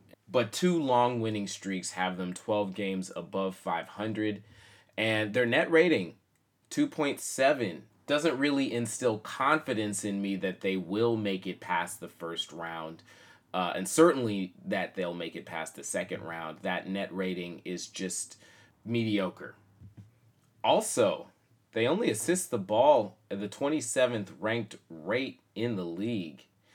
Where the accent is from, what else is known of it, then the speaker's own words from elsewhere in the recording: Oakland, California, United States; as I am based here in Oakland. I'm also from Oakland, and that means Dubs all day.